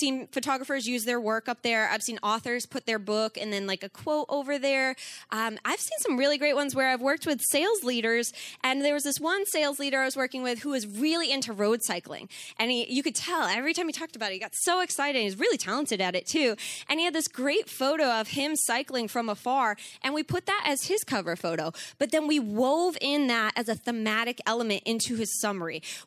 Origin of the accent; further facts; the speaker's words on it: Boston, Massachusetts, United States; I'm from Boston. I live in Boston. That's my heart and home.